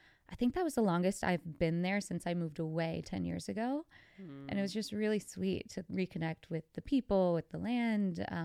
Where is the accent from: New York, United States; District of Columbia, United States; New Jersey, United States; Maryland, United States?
New York, United States; Long Island; born there; I was born actually in Long Island, New York. My parents grew up in New York, and they moved us.